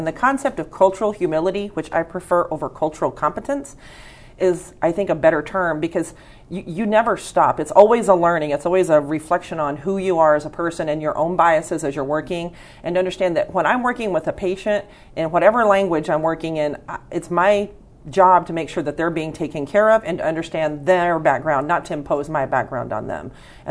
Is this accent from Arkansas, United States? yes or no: no; Donovan, Missouri, United States; I'm from Donovan. And my cultural background in Donovan as a white female